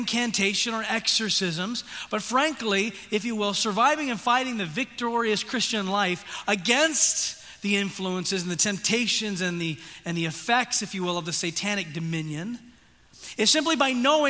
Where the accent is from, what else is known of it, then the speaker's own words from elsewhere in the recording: Tanzania; now in United States; Many of you know I grew up in Tanzania, East Africa as an MK. It's my home.